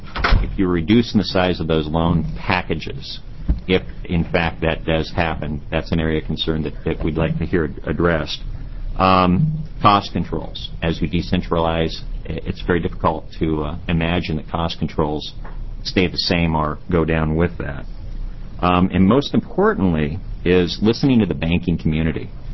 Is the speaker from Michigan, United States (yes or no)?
no; Bend, Oregon, United States; from Bend, Oregon.